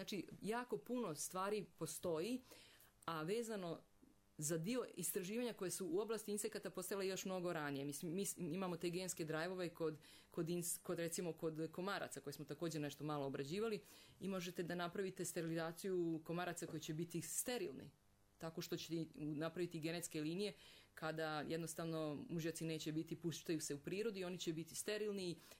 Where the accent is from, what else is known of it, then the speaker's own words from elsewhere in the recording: Republika Srpska, Bosnia & Herzegovina; na teritoriji Bosne i Hercegovine, kod nas u Republici Srpskoj